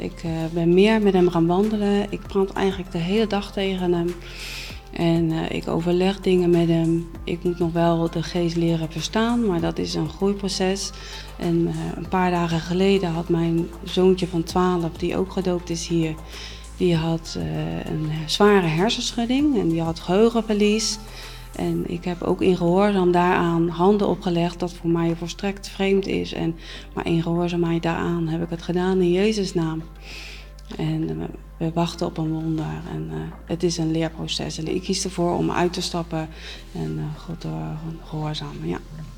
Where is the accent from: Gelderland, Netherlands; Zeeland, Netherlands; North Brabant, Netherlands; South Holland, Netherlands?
South Holland, Netherlands; 's-Gravenzande; ik ben 44 jaar en ik kom uit Schravenzanden. Ik ben opgevoed van jongs af aan in de hervormde kerk.